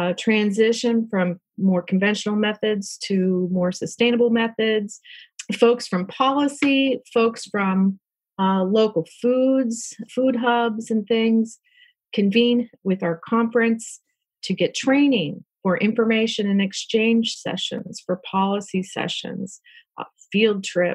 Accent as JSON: {"language": "English", "town": "Cincinnati", "region": "Ohio", "country": "United States", "tie": "born or raised there", "said": "So I was raised in Cincinnati, but where I live now is about 130 acres that has been in my family since 1913."}